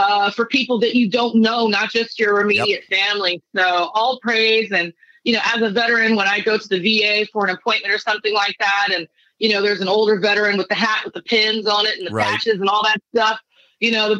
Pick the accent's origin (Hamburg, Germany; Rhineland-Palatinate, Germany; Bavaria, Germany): Rhineland-Palatinate, Germany; Bad Kreuznach; also born or lived in Heidelberg; So we were stationed in Germany growing up in Bad Kreuznach and Heidelberg.